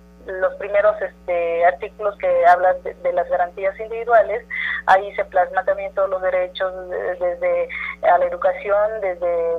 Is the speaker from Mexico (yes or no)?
yes; Espinal, Oaxaca, Mexico; now in Oaxaca, Mexico; Soy de Espinal, Juchitán, Oaxaca, región Istmo y vecina de esta ciudad de Oaxaca.